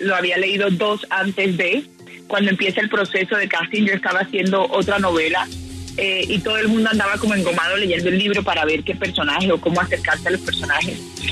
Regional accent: Caribbean Region, Colombia; como colombiano y yo como mujer caribe

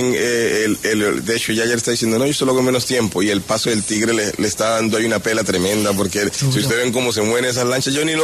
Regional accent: Buenaventura, Valle del Cauca, Colombia; específicamente aquí en esta ciudad de donde soy oriundo.

